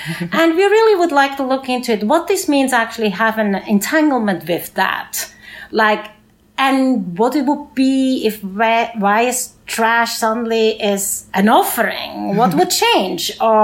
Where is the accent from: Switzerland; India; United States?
Switzerland; As you guys can hear, I have an accent. I'm originally from Switzerland, where, say, like Artemisia mugwort exists, where I grew up in a village